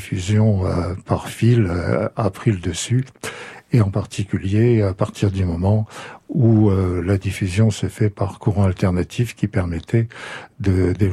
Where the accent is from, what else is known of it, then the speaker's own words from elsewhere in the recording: Brittany, France; chez nous en Bretagne